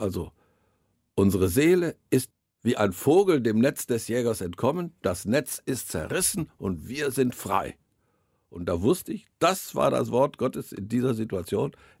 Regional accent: Bottrop, North Rhine-Westphalia, Germany; born there; Ich bin übrigens auch in Bottrop geboren, aber das spielte da keine Rolle, weil ich ja lange weg war

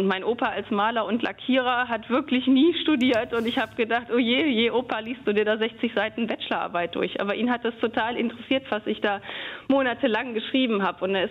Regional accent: North Rhine-Westphalia, Germany; accent: Lower Rhine dialect; dass meine Oma mir unseren Dialekt beigebracht hat, den Niederrheinischen, der ist ja so ein bisschen wie der Kölner Dialekt. Also das bedeutet für mich einfach sehr viel Heimat.

